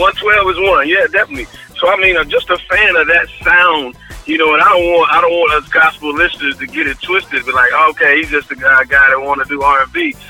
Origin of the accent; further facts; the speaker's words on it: Chicago, Illinois, United States; now in Arkansas, United States; So I'm a country boy, city boy turned country, because I'm originally from Chicago.